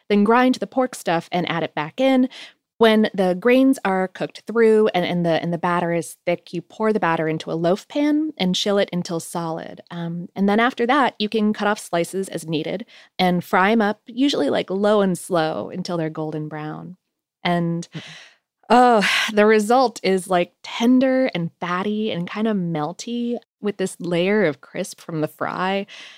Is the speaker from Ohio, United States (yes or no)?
yes; Ohio, United States; born there; also born or lived in Pennsylvania